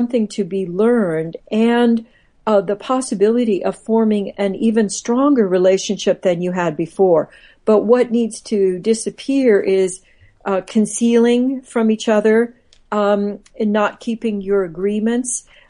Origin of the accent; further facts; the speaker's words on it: Midwest, United States; I came from, I grew up, did a lot of my growing up in the Midwest